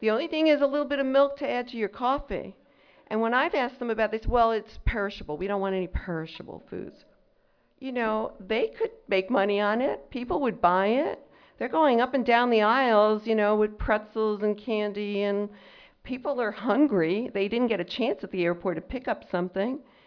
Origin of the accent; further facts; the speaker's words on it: New York City, New York, United States; I grew up in New York City, and I never saw fresh fruits and vegetables. They were too expensive. My mother was from a Puerto Rican background